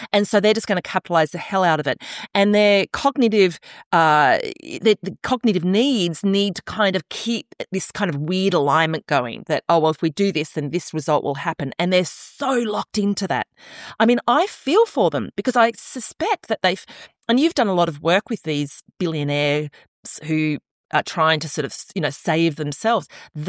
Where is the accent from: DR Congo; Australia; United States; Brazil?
Australia; I know as an Australian